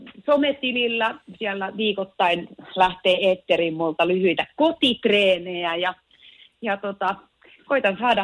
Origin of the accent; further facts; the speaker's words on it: Turku, Southwest Finland, Finland; mä oon täältä Turusta kotoisin oleva 42-vuotias valmentaja, myöskin opettaja.